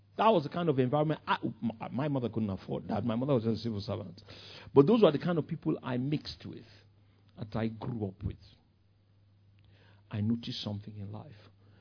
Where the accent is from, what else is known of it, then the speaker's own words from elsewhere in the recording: Ikoyi, Lagos, Nigeria; I grew up in a privileged society. I grew up in Ikoyi, you know, Victoria. I went to school in Victoria Island. I'm talking about in the 60s.